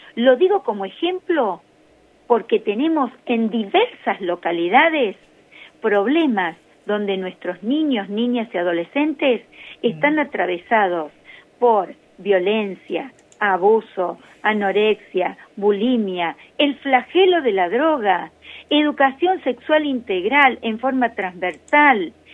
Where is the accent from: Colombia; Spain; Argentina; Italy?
Argentina; General Pico, La Pampa; Nosotros acá, soy de General Pico y tenemos Villa Mirasol a unos 30 kilómetros de acá.